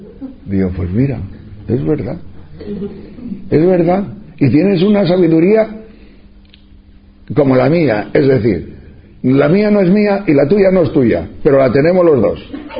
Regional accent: Castile and León, Spain; yo soy de León, allá de la montaña de León

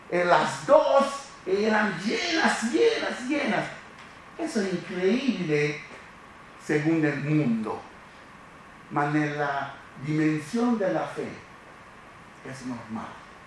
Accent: Southern Italy, Italy; Spanish is a second language; Yo vengo del sur de la Italia, donde mucha gente paga la mafia para tener un trabajo.

